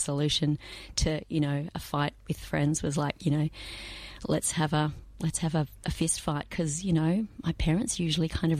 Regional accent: Research, Victoria, Australia; I am the youngest of five, and I grew up primarily in research out at Eltham. That's not where we started, but we moved out there when I was about nine.

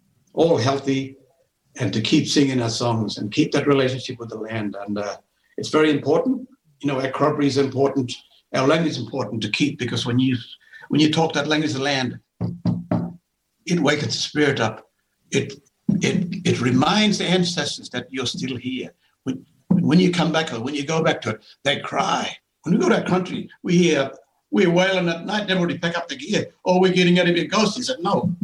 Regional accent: Koonibba Mission, South Australia, Australia; I remember when I was a little kid living in Kuniva Mission. I was born on Kuniva Mission, you know.

